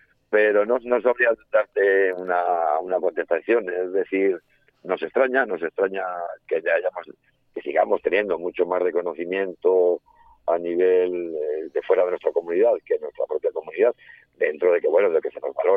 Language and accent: Spanish; Extremadura, Spain; a nosotros nos buscan por ser lo que somos, por ser extremeños